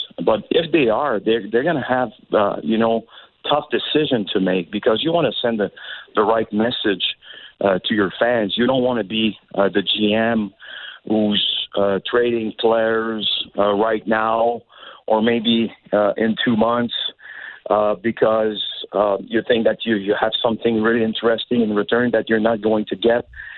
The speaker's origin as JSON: {"language": "English", "town": "Hull", "region": "Quebec", "country": "Canada", "tie": "born there", "said": "I was born in Hull, Quebec"}